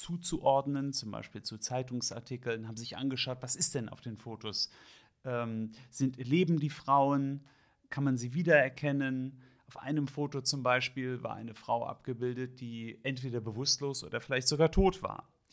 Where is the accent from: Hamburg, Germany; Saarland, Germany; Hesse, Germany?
Hamburg, Germany; weil ich ja sagte, ich bin aus Hamburg